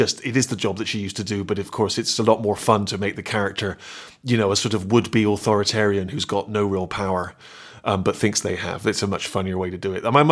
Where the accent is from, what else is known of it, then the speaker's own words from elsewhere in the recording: Bristol, South West England, United Kingdom; in my hometown of Bristol